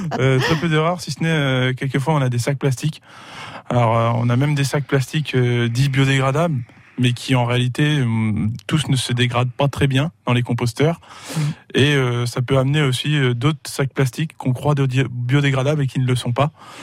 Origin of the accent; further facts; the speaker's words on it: Centre-Val de Loire, France; moi je viens d'Indre-et-Loire